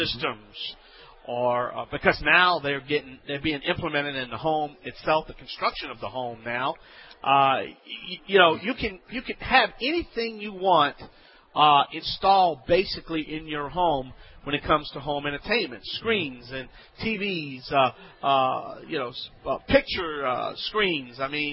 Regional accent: Louisiana, United States; I'm Cajun. I can't get that L out. You know, Cajun people, we can't McClellan.

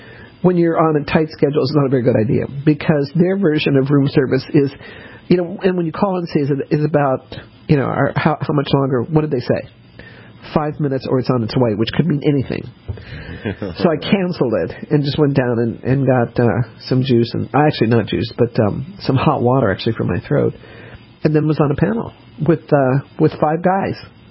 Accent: Denver, Colorado, United States; I never had an umbrella. I grew up in Denver, and I didn't have an umbrella until I went away to college.

